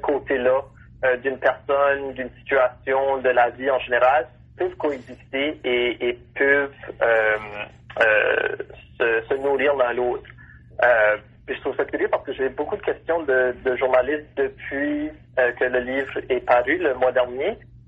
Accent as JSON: {"language": "French", "town": "Moncton", "region": "New Brunswick", "country": "Canada", "tie": "born or raised there", "moved": "as an adult", "said": "Moi, j'ai grandi à Moncton, donc c'est un milieu urbain. Mais c'est vrai que c'est une plus petite communauté, surtout lorsqu'on compare à Toronto ou à Montréal. Moi, je suis parti à l'âge de 19 ans"}